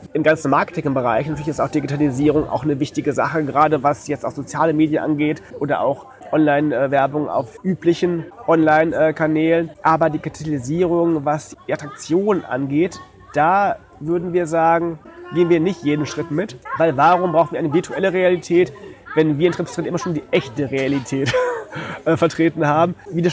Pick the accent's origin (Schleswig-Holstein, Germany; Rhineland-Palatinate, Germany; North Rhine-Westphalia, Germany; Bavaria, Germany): North Rhine-Westphalia, Germany; Detmold; bei uns in Detmold, wo ich herkomme, war auch immer so ein Trainingslager von afrikanischen Langstreckenläufern